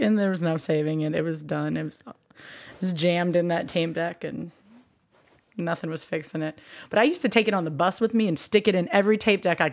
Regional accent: Iowa, United States; Iowa. Northeast corner farm. That's where I've licked all the rocks.

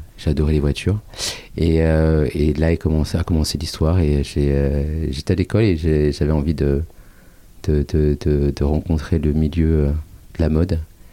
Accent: Seville, Andalusia, Spain; je viens du fin fond de l'Espagne, de Séville. Parents, famille. De San Lucas de Barrameda, qui est dans le sud de Séville et Cadiz.

